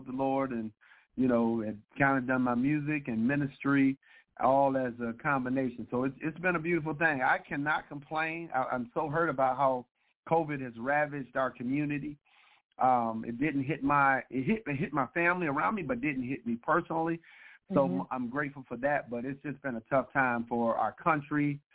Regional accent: Detroit, Michigan, United States; born and raised in Detroit, Michigan.

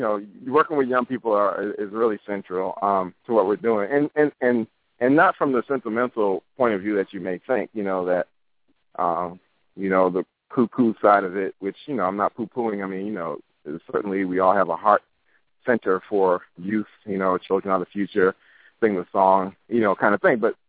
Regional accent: Boston, Massachusetts, United States; So my hometown is Boston. I just spent a good amount of time there this past month

